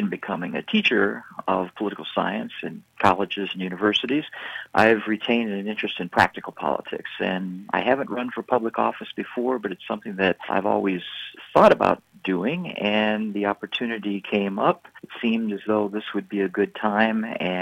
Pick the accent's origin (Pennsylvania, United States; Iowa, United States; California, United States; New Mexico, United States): Iowa, United States; Spencer; And I grew up in Spencer, so I'm a native of Northwest Iowa.